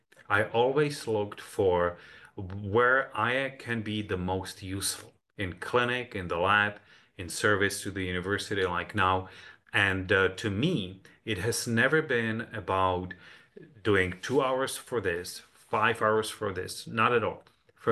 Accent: Prague, Czechia; born there; English is a second language; I was born in Prague in Czech Republic, so English is my fourth language. I grew up in the communist system

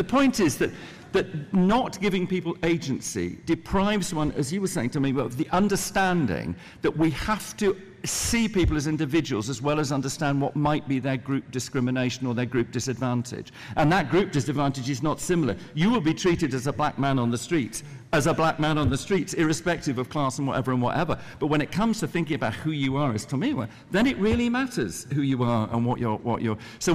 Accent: United Kingdom; he's Nigerian, and I'm British, and he's African, and I'm European

